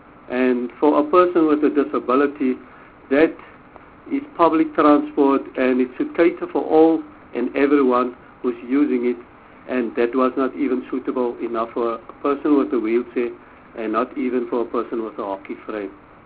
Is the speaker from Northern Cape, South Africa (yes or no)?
no; Paarl, Western Cape, South Africa; I'm from Paul.